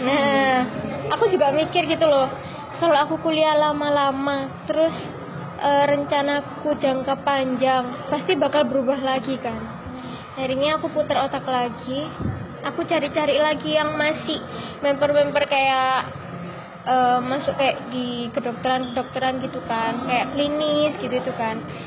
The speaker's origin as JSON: {"language": "Indonesian", "town": "Malang", "region": "East Java", "country": "Indonesia", "said": "Nah, cari-cari ternyata aku kan dari Malang, terus cari ternyata Fakultas Psikologi itu ada di UB, di UM, sama di Muhammadiyah."}